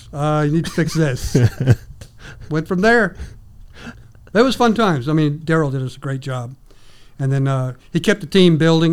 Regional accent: Texas, United States; And then me growing up in Texas now, I'm a Cowboy fan.

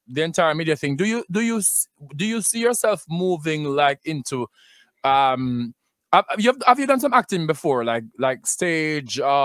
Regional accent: Smithville, Clarendon, Jamaica; But because I know growing up in Smithville, when we went upon church trip, me know.

